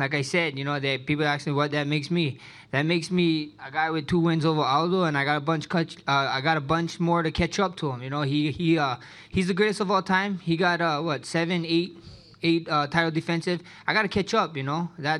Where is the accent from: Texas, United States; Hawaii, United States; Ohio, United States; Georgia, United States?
Hawaii, United States; Us Hawaiians, I'm Hawaiian Samoan, I love to eat.